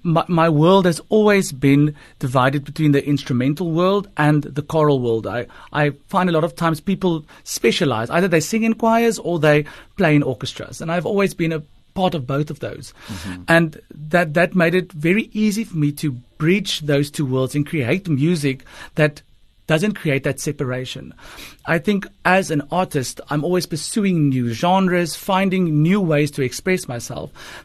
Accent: Kempton Park, Gauteng, South Africa; born there; No, I was born in Kempton Park in Johannesburg, okay. And then I moved there when I went to university.

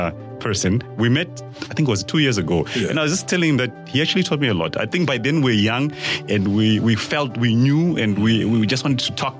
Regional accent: Zimbabwe; also born or lived in Namibia; So I am originally from Zimbabwe and I studied in Zim, like I did my grade one and grade two there. Then I moved to Namibia in the northern part of the country. So I did my grade three and four.

